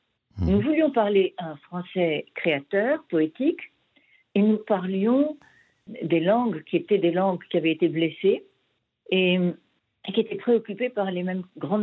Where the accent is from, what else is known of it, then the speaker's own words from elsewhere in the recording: Algeria; born there; also born or lived in Germany; Quoique moi, je considère que je suis née en Algérie et en Allemagne.